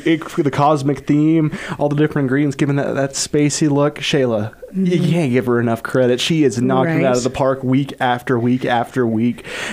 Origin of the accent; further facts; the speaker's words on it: Huntington, Utah, United States; because I'm from Huntington. I grew up here in the Castle Country